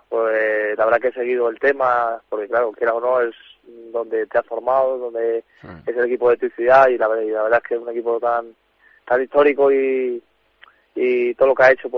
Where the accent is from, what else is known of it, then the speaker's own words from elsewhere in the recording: Salamanca, Castile and León, Spain; Sí, sí, todavía estoy aquí en mi tierra.